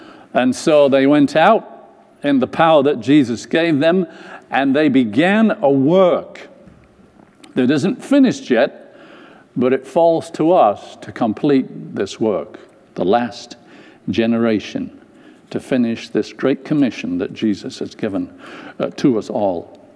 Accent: England, United Kingdom; I come from England. I'm supposed to be good at English.

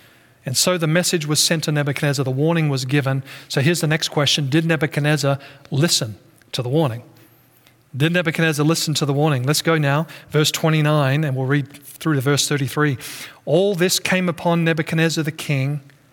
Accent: Australia; now in North America; even my home country in Australia.

